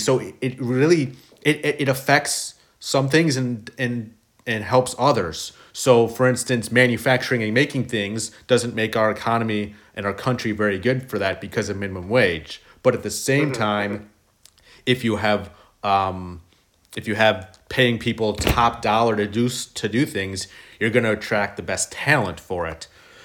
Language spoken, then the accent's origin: English; Seattle, Washington, United States; You're from Chicago, I'm from Seattle.